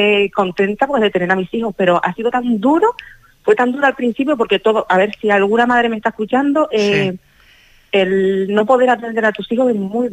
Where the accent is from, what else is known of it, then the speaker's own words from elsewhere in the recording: Antigua, Canary Islands, Spain; me gustaría hacerlo aquí en mi pueblo, en Antigua